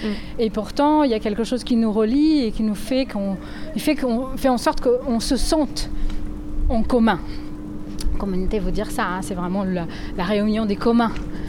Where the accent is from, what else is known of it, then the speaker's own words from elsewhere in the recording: Brazil; French is a second language; now in Lille, France; en arrivant à Lille, je viens du Brésil